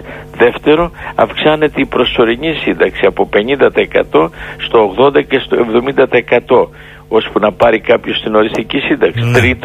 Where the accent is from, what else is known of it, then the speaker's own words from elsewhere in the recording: Olympia, Western Greece, Greece; στην πατρίδα μου την Ολυμπία και τον πύργο